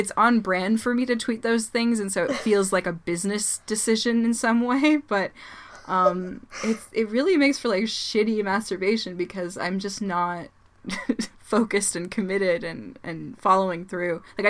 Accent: Toronto, Ontario, Canada; I am lucky enough to have had 3 really great ones in my hometown. 2 of them are not around anymore, but we have in Toronto Good For Her, Come As You Are, and Red Tent Sisters.

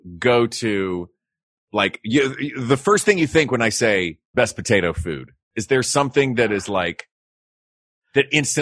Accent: Tennessee, United States; I am from Tennessee.

